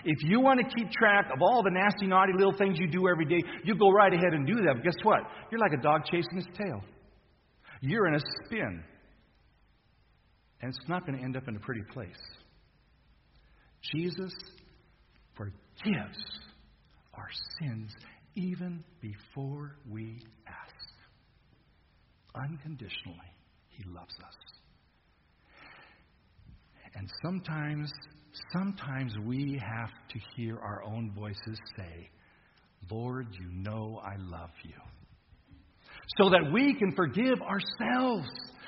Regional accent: California, United States; I remember as a kid growing up in the Napa Valley, and I was a senior at PUC Prep

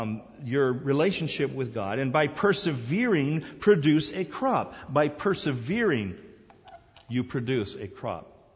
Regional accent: South Korea; also born or lived in Borneo; I grew up in Korea and also in Borneo

